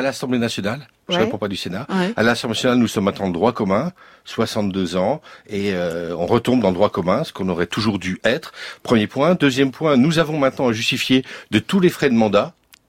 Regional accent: Réunion; Je suis de la Réunion, okay.

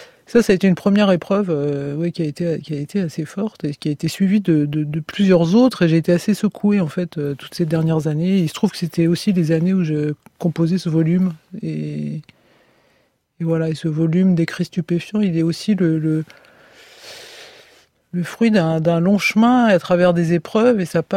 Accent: France

